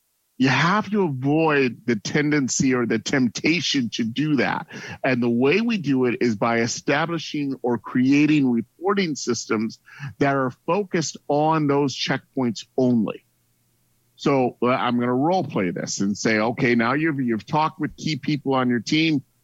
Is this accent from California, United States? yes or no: no; Chicago, Illinois, United States; So I was born and raised in Chicago, so, okay, some things are still ingrained in me.